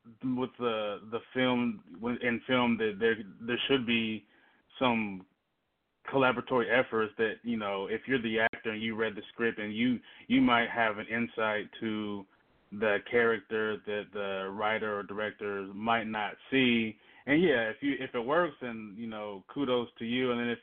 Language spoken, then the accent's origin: English; the South, United States; because I'm from the South as well